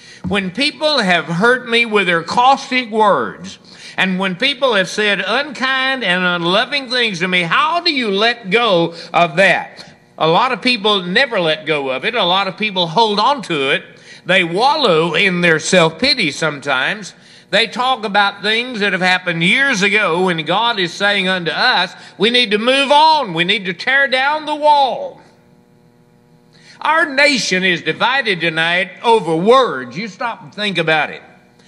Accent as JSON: {"language": "English", "country": "United States", "said": "I do believe in voting as an American"}